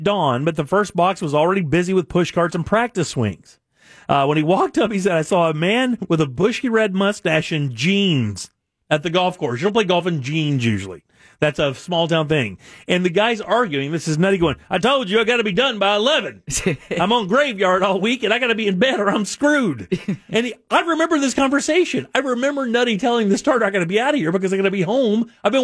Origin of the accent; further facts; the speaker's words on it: Palatka, Florida, United States; every March, I go back to my hometown, Palatka, Florida, just about 100 miles north of here.